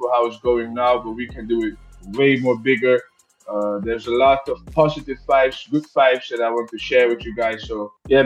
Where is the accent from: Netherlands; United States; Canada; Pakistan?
Netherlands; I'm from Holland. I'm a 27-year-old Desi artist.